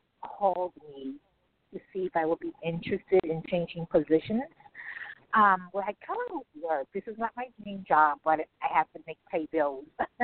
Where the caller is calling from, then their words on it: New Jersey, United States; I'm calling from New Jersey.